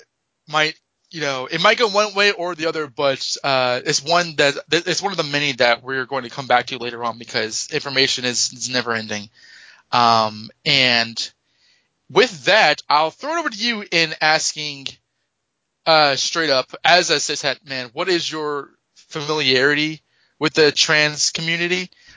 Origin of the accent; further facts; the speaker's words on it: Nashville, Tennessee, United States; I grew up in Nashville, Tennessee